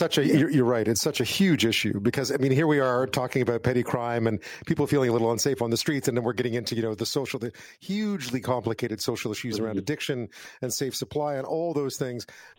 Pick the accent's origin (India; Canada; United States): Canada; Montreal, Quebec; Well, I grew up in Montreal.